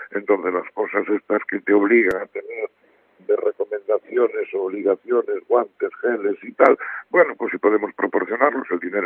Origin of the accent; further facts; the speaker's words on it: Ribadeo, Galicia, Spain; somos todos de Ribadeo